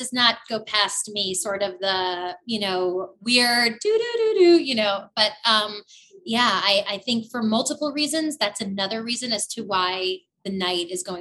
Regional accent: New York City, New York, United States; I grew up in the Bronx. I, out of nowhere, started working on Broadway at 8 years old. I then moved to another country with the greatest performers of all time.

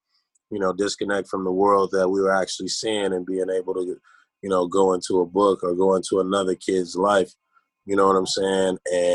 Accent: California, United States; growing up in South Central, obviously the Bible

